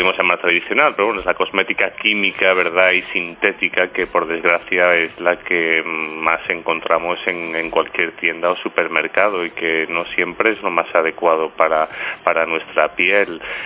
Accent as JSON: {"language": "Spanish", "town": "Málaga", "region": "Andalusia", "country": "Spain", "lives_now": "Mijas, Spain", "said": "Antes estábamos en Benalmádena, yo soy malagueño, y en Mijas llevamos ya casi año y medio."}